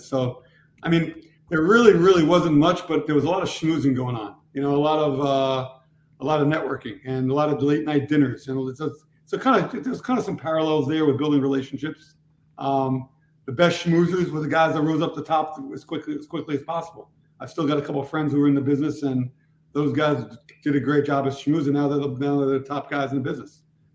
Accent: Queens, New York, United States; He's from Queens too. We're both from Queens, so he's got that schmooze in him, I'm sure too.

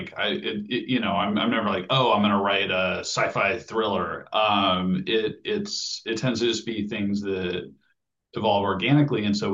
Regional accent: Llewellyn, Nebraska, United States; my actual hometown is Llewellyn, Nebraska, which is a town of, it was 300 people when I was growing up. Now it's probably about 150 people in Western Nebraska. And Western Nebraska is like flat as flat can be.

